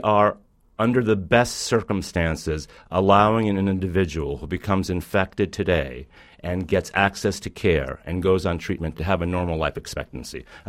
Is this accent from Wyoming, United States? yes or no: no; New York, United States; And in my home state, in New York City, our governor, Andrew Cuomo, has called for an end of AIDS by 2020.